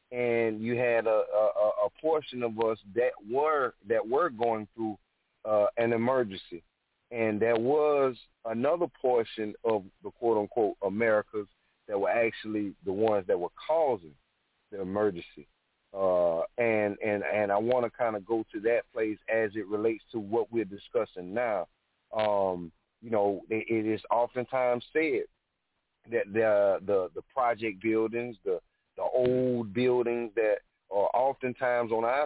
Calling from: South Carolina, United States; I'm calling from South Carolina.

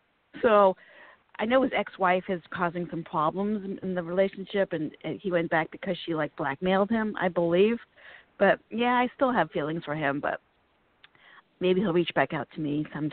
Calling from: Virginia, United States; I'm calling from Virginia.

